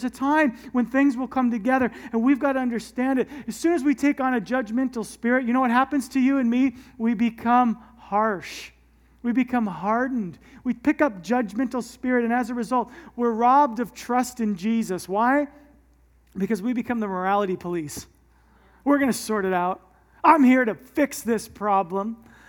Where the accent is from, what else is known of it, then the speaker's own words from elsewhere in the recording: United States; I can say that because I'm an American, by the way